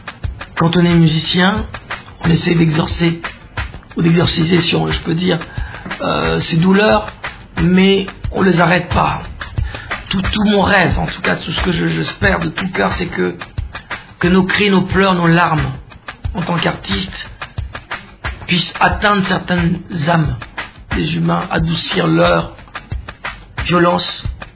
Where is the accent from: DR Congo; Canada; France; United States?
DR Congo; Bukavu, South Kivu; born there; Je viens de là, je suis né à Bukavu